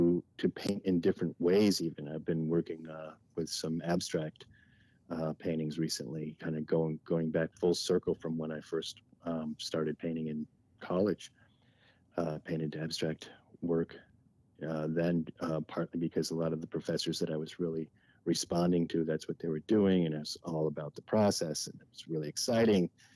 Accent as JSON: {"language": "English", "region": "Connecticut", "country": "United States", "tie": "born or raised there", "said": "When I first moved to California, I grew up on the East Coast, Connecticut, and I thought the whole of California was just like Venice Beach."}